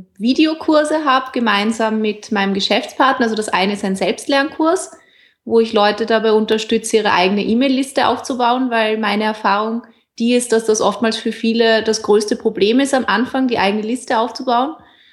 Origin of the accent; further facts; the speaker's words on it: Vienna, Austria; ich bin aus Wien